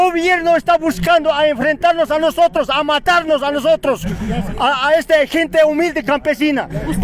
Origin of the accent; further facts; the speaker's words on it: Bolivia; como bolivianos, tenemos que tratarnos, unificarnos y reconciliarnos